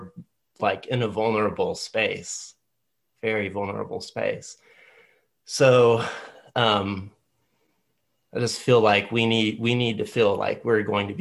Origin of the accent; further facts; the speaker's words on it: Texas, United States; And I here I'm in my hometown in West Texas, and I was living here